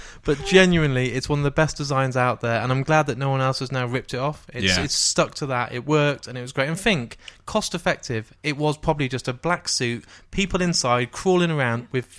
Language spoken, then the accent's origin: English; Shrewsbury, West Midlands, United Kingdom; I'm from Shrewsbury.